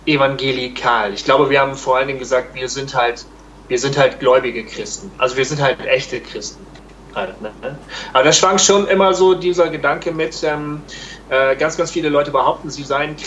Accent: Bremen, Germany; ja, ich komme aus Bremen übrigens.

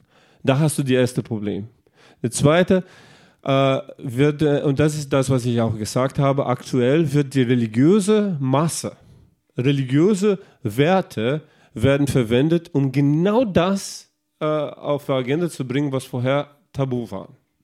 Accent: Brazil; ich bin in Brasilien aufgewachsen

